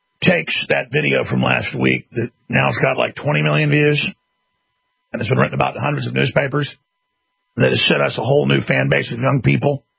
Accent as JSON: {"language": "English", "town": "Dallas", "region": "Texas", "country": "United States", "tie": "born or raised there", "said": "Best thing that ever happened to me was growing up in Dallas and having quite a few rough scrapes."}